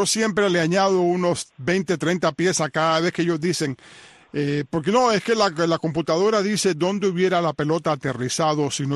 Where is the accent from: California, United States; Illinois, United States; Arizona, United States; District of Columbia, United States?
District of Columbia, United States; Washington; yo me crié en Washington, D.C., que queda solamente a unos 60 kilómetros de Baltimore.